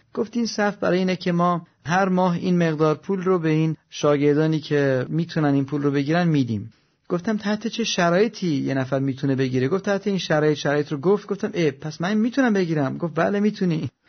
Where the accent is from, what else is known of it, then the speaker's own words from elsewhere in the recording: Iran; moved away as an adult; وقتی که از ایران بیرون اومدم و به این کشور خارجی رفتم، در این کشور وارد دانشگاه شدم